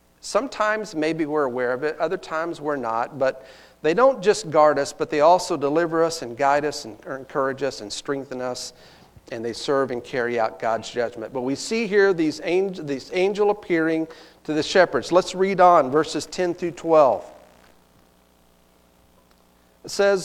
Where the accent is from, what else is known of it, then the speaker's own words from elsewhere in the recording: Texas, United States; And I can say that because I'm from Texas, and we have a lot of hicks down there, okay?